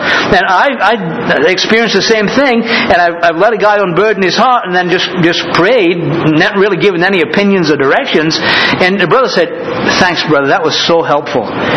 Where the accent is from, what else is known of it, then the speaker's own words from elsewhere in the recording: England, United Kingdom; That's the problem with being an Englishman. You get your H's mixed up.